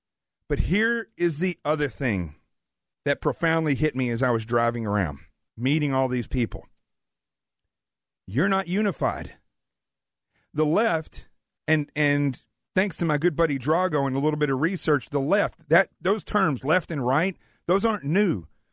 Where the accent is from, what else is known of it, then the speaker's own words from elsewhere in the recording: Yellville, Arkansas, United States; then up to Yellville, where I grew up in the Ozarks